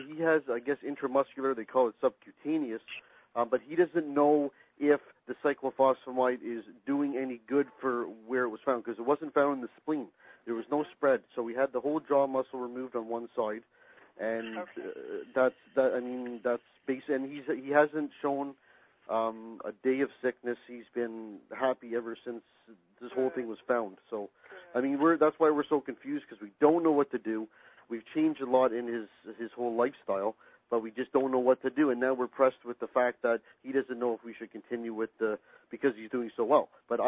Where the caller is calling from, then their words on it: Toronto, Ontario, Canada; I'm calling from Toronto, Canada.